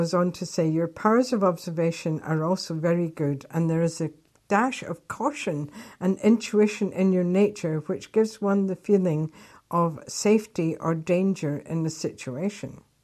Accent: Scotland, United Kingdom; because I was brought up in Scotland

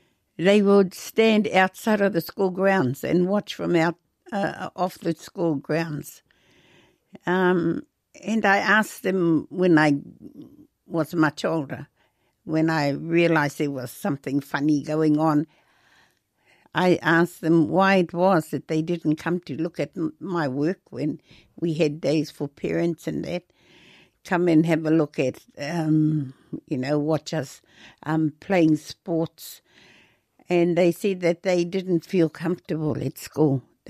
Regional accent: Moirua, Northland, New Zealand; also born or lived in Kawakawa; there was a time that we moved from Taitokerau, which is really right in the country, I was born in Kawakawa. In Kawakawa was where I was born, and that was where the hospital was. But our home was in Moirua.

